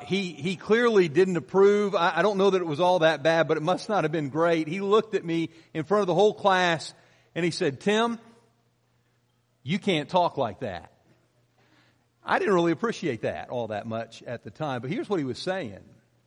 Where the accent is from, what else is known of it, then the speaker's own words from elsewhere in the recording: Pennsylvania, United States; I always think about growing up in Pennsylvania. We get dropped off at the bottom of a hill at the bus stop, and we lived up on top of this big hill.